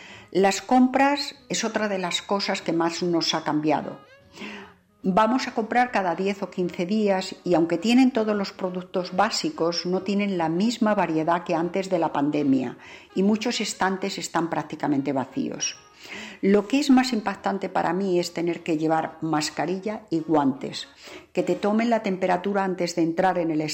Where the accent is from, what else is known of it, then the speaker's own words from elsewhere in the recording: Madrid, Community of Madrid, Spain; also born or lived in New York; now in United States; una madrileña que vive en una pequeña comunidad de Pensilvania con muy baja densidad de población